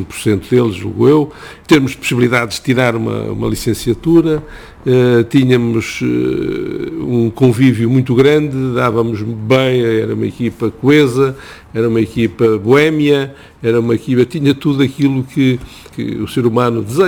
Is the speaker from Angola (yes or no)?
no; Santo Tirso, Norte, Portugal; eu sou do Norte, sou de Santo Tirso